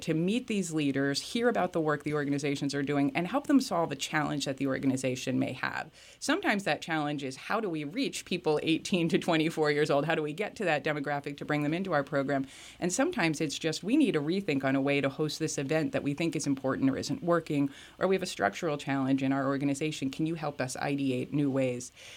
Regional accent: Easton, United States; I grew up and born and raised in Easton. My father was born and raised in Easton.

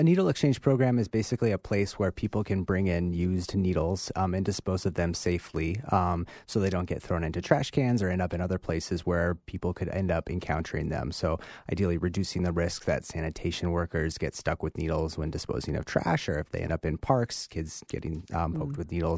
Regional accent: New Mexico, United States; I'm from New Mexico and worked as a harm reduction specialist in a clinic as a needle exchange.

